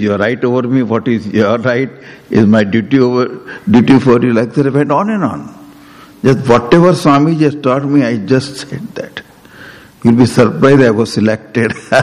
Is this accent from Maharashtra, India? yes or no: yes; Mumbai, Maharashtra, India; He was there, we were there, because I am from Bombay.